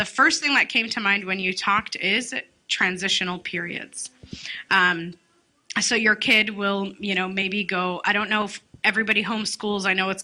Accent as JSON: {"language": "English", "country": "Canada", "tie": "born or raised there", "lives_now": "United States", "said": "Born and raised in Canada, I never saw people move around as much as the United States."}